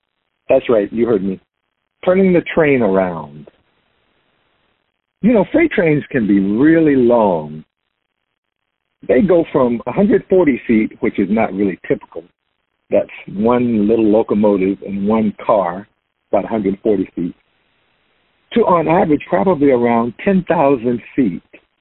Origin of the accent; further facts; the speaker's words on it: the South, United States; I grew up in the South, so I was used to seeing long freight trains.